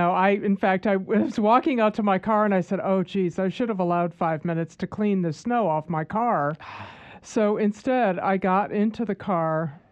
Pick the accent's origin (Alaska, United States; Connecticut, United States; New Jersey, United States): Connecticut, United States; Hartford; I grew up in the Hartford, Connecticut area.